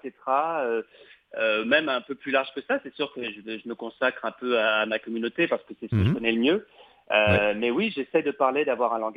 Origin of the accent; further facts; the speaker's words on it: France; moved away as an adult; now in Canada; Vous avez dû entendre mon accent. Hein. Je suis français. Bon, ça fait maintenant bientôt 12 ans que je suis au Québec. Donc, je suis français, mais je me soigne, comme je dis.